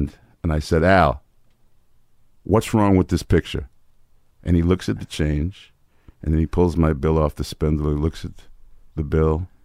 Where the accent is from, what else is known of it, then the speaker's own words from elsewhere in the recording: New York City, New York, United States; Washington Heights is so named because it's the highest point in Manhattan.